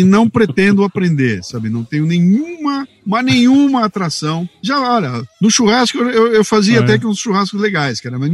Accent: Bauru, São Paulo, Brazil; eu também falo porta, porco. É, eu sou de Bauru. Eu tenho ali um que caipira, então o agronegócio no fundo tá na minha veia.

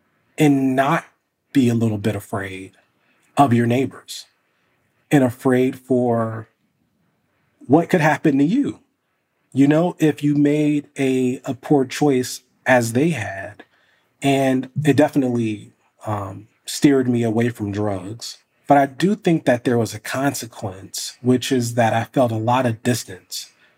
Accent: Columbus, Ohio, United States; You know, I grew up in Columbus, Ohio, and I was very, very poor growing up and raised by, you know, a single mom

